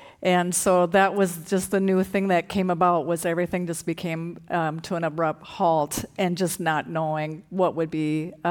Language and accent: English; Minnesota, United States; I'm a citizen of the Cherokee Nation of Oklahoma. I'm a Minnesotan.